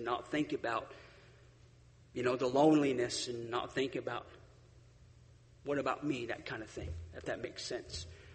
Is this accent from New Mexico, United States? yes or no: yes; Gallup, New Mexico, United States; born there; I was born in New Mexico. Gallup, New Mexico is where I was born.